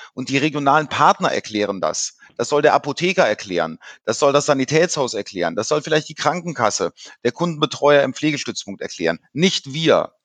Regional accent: Rhineland, Germany; born there; als gebürtiger Rheinländer

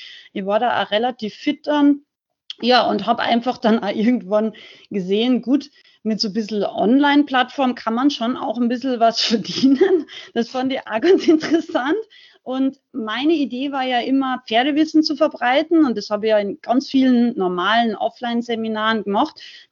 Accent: Salzburg, Austria; now in Unterhaching, Germany

